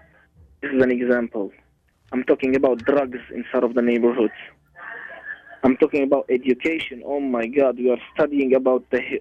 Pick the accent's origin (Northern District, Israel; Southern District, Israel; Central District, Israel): Central District, Israel; Lod; born there; English is a second language; And somehow he got still in Lydd. That's why I was born in Lydd.